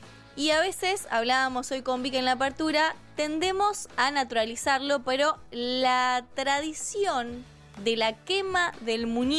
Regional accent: Buenos Aires Province, Argentina; Yo soy del barrio, soy de Barrio Norte, soy tu vecina.

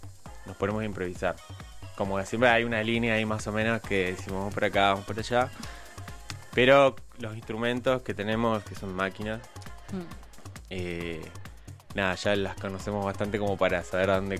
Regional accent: Misiones, Argentina; Bueno, yo soy de Misiones, Ríos de Entre Ríos.

